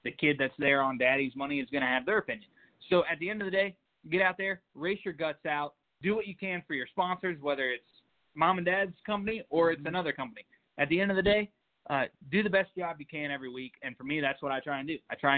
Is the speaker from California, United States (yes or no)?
no; Missouri, United States; I grew up in Missouri with great barbecue.